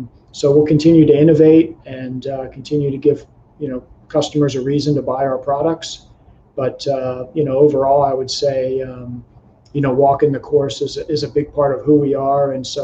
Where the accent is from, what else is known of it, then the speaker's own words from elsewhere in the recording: Pennsylvania, United States; also born or lived in Florida; I think growing up in Pennsylvania, you know, you grow up on bent grass greens. It's kind of who you are. I have lived in Florida for a number of years